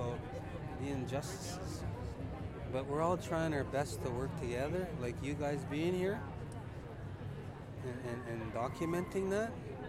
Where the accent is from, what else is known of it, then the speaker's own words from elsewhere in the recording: Saskatoon, Saskatchewan, Canada; I grew up in Saskatoon